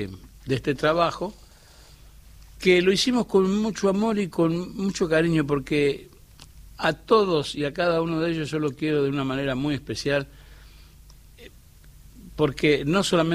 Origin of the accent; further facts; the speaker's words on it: San Francisco, Córdoba, Argentina; Cordobés al fin.